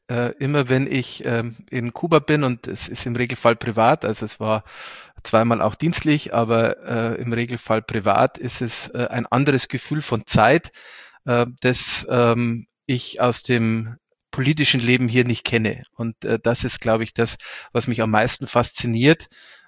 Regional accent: Deggendorf, Bavaria, Germany; Ich habe mit 16 Jahren, als ich angefangen habe, mich politisch zu engagieren, auch in meiner Heimatstadt Deggendorf, mich der örtlichen Amnesty International Gruppe angeschlossen.

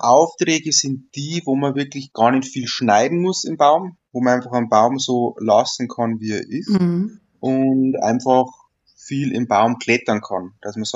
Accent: Neukirchen am Teisenberg, Bavaria, Germany; Neukirchen am Theisenberg, das ist

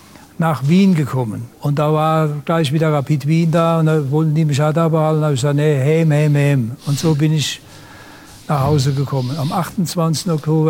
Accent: Germany; Ich sage, nee, ich bin Deutscher, nichts Franzose.

